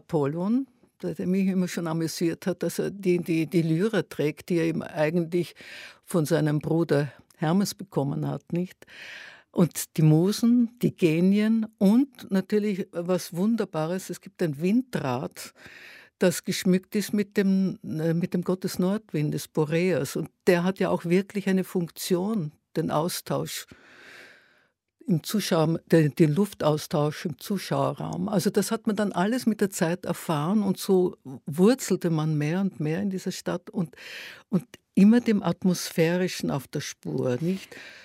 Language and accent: German; Graz, Styria, Austria; moved away as an adult; now in Vienna, Austria; als ein ganz junger Mensch aus Graz gekommen, die Mutter Berlinerin. Wir sind nach dem Krieg nach Österreich gekommen, der Vater war Österreicher. Dann bin ich aus Graz weg nach Wien